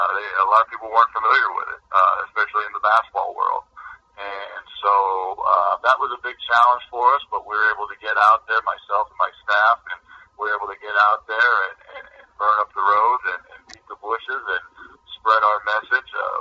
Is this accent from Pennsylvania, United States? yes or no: yes; Hazleton, Pennsylvania, United States; Well, originally, my wife and I are originally from this area. We're both from Hazleton, Pennsylvania